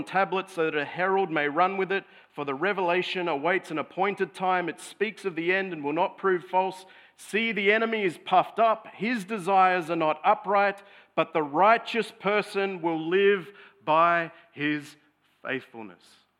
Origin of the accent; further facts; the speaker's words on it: Australia; You know, particularly as an Aussie male, seeing someone else emote, it feels uncomfortable.